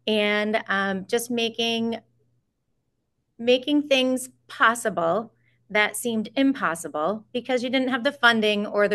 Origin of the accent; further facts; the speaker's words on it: Pittsfield, United States; Well, I was born in Pittsfield. I've lived here my whole life. And I've actually lived in the same house for the last 48 years. I grew up on one side and I'm growing old on the other.